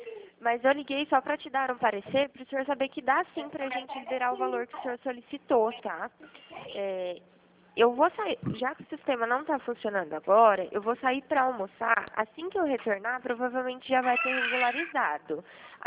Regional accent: Araras, São Paulo, Brazil; Não, eu sou daqui de Araras.

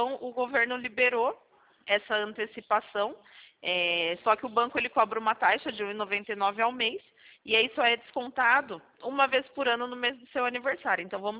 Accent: Sorocaba, São Paulo, Brazil; Eu sou de Sorocaba.

